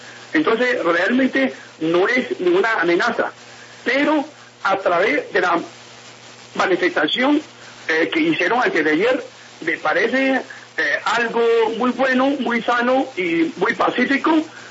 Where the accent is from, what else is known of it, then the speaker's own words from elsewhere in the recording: China; Spanish is a second language; moved away; como yo vine de China originalmente